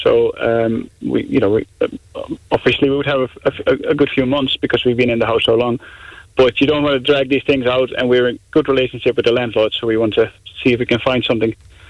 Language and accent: English; Netherlands; moved away; when we were looking for a house to live here when we came from Holland, you know, we kind of fell in love with it.